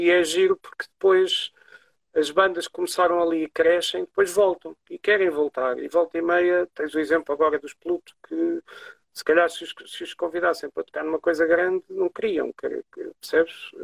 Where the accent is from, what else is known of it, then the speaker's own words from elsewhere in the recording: Tomar, Santarém, Portugal; Eu sou de Tomar, não sou do Porto.